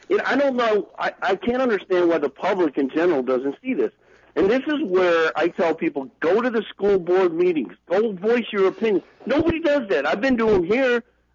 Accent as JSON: {"language": "English", "region": "California", "country": "United States", "tie": "born or raised there", "said": "I grew up with that in California"}